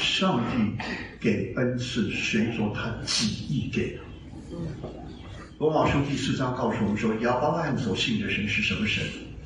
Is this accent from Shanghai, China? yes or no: yes; Shanghai, China; now in Taiwan; 我过去刚刚到台湾的时候被台湾人欺负，你知道吗？那就是我们从上海搬到台湾